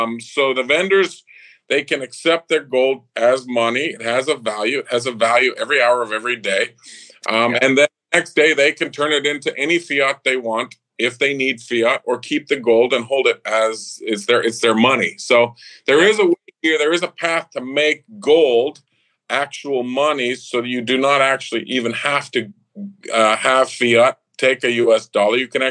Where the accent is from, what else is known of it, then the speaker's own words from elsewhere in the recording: Canada; Well, I come from Canada. So in Canada, we're into resources, oil and gas, timber, real assets, farming, yeah, land, real estate.